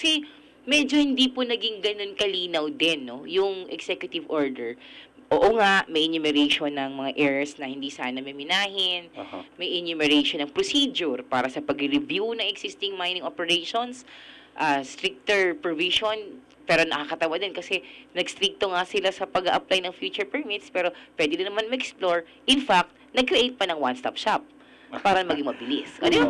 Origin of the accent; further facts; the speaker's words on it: Dinagat, Caraga, Philippines; now in Manila, Philippines; ako po taga-Dinagat ako, mineral reservation po yung buong isla.